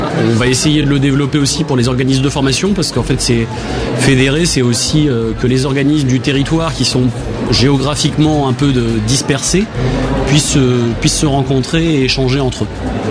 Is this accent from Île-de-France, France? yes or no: yes; Paris, Île-de-France, France; je suis parisien